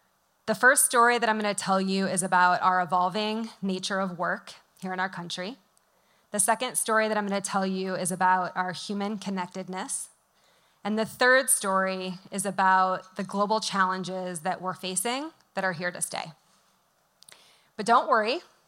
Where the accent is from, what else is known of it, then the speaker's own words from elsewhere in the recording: Midwest, United States; but I am a Midwesterner, so I have to come clean because I can't tell a lie